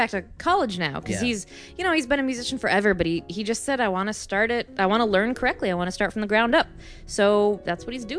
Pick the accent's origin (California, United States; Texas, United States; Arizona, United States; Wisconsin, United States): Arizona, United States; Yeah. So, I'm from Arizona. That's like super racist.